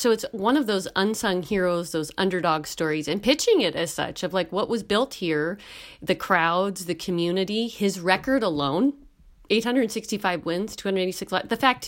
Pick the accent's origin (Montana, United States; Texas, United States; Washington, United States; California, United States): Montana, United States; Missoula; I became aware of things that I didn't quite understand growing up in Missoula, of the uniqueness of what happened in our city and in our state.